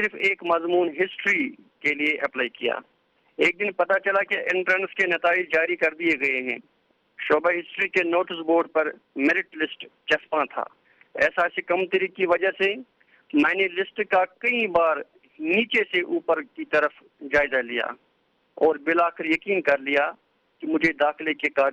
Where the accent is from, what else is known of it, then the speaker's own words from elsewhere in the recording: Jammu and Kashmir, India; میں جموں کشمیر کے ایک دور افتادہ گاؤں جس کا نام آگر دانگر پورا ہے, میں 1981 عیسوی میں پیدا ہوا.